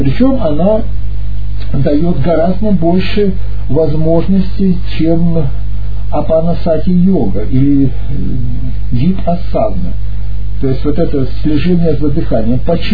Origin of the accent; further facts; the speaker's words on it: Vladivostok, Primorsky Krai, Russia; born there; Я, поскольку я родился на море во Владивостоке, знаю, попадал часто в шторм